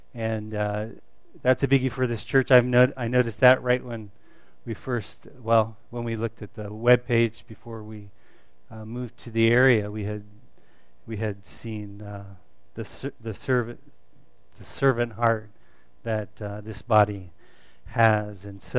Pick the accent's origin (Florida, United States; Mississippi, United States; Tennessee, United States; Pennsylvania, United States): Florida, United States; Miami; also born or lived in Tampa; And where was I born? Florida, okay. Tampa, Florida. Okay, I grew up in Miami primarily